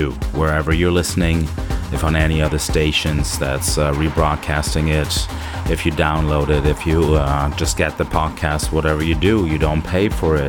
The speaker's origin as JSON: {"language": "English", "town": "Cuxhaven", "region": "Lower Saxony", "country": "Germany", "tie": "born or raised there", "said": "Still traveling in Europe, back in Cuxhaven, my hometown, sitting in a hotel room recording Deeper Shades of House show 341."}